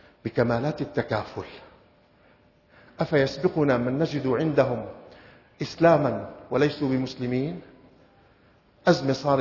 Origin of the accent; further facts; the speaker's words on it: Syria; accent: Levantine (Shami); فانطلق مثل ما نقول نحن بلهجتنا الشامية عن من نوع الأملية